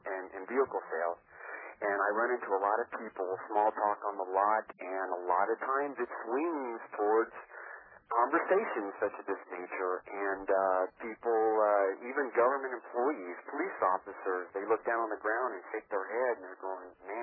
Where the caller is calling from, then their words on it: Austin, Texas, United States; I'm calling from Austin, Texas.